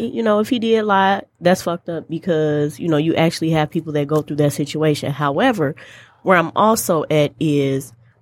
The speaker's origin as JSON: {"language": "English", "town": "Chicago", "region": "Illinois", "country": "United States", "said": "Because, you know, I'm from Chicago, first of all."}